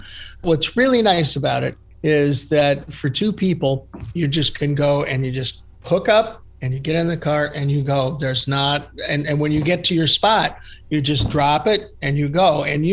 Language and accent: English; East Cleveland, Ohio, United States; I grew up in East Cleveland. I went to Shaw High School.